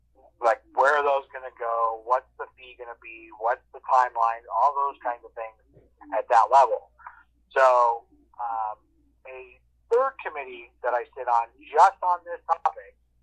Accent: Midwest, United States; And so I grew up in the Midwest.

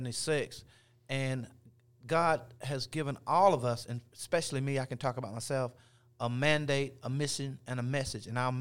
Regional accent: Lowell, North Carolina, United States; I actually grew up in Gaston County during the Civil Rights era.

